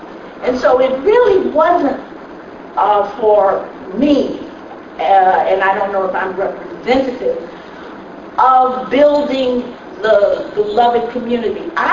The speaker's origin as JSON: {"language": "English", "town": "Memphis", "region": "Tennessee", "country": "United States", "said": "I mean, I'm from Memphis, Tennessee, and as we used to say, the main street of the Mississippi Delta began, I mean, the Mississippi Delta began on the main street of Memphis, Tennessee."}